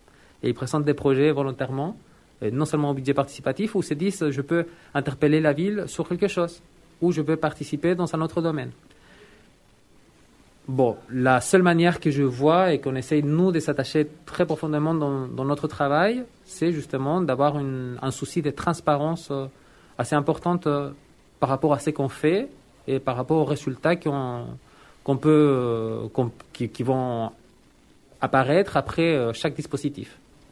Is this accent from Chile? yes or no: yes; Chile; now in Grenoble, France; En fait, je ne suis pas Grenoblois d'origine, mais je suis pleinement Grenoblois. Donc, je viens du Chili, je suis chilien aussi. Je suis chilien et français, donc naturalisé.